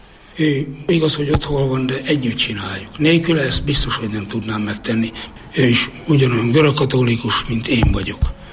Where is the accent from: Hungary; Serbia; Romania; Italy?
Hungary; Nyíradony, Hajdú-Bihar; Nyiradonyban, 1950-ben. Régi paraszti világban nőttem fel, ahol benne voltunk a természetben.